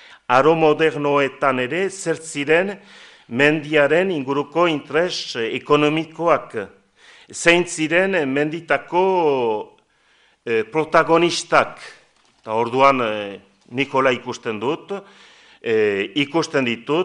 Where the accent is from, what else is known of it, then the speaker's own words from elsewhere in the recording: Estérençuby, Nouvelle-Aquitaine, France; ni Estrentzubikoa naiz, eta badakit gure herrian